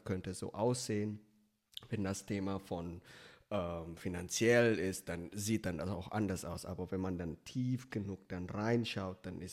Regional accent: Indonesia; German is a second language; now in Germany; ich komme aus Indonesien, in Indonesien bin ich schon klein und dann bin ich nach Deutschland gekommen

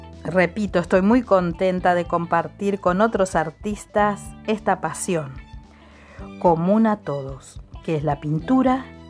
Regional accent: France; Spanish is a second language; soy francés y soy agente artístico, escultor y pintor.

